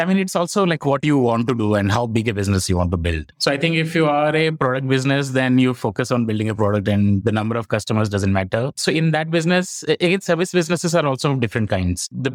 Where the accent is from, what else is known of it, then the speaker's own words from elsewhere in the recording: India; I'm originally from India and India is growing as a big market